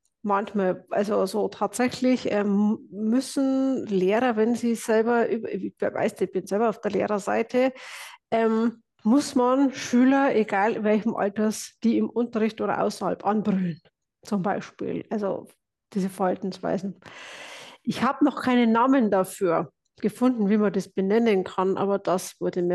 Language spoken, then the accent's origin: German; Bavaria, Germany; Ich bin ein Bayer, ein Niederbayer, ein Waschechter.